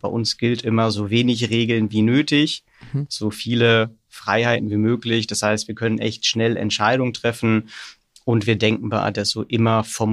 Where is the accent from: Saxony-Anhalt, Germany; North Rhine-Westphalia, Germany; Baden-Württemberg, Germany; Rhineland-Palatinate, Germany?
North Rhine-Westphalia, Germany; Dortmund; born there; Ich bin gebürtiger Dortmunder.